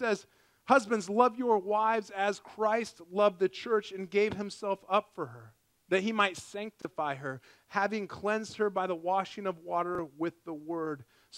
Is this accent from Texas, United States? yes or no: no; Nebraska, United States; I'm a good guy. I'm from Nebraska, you know.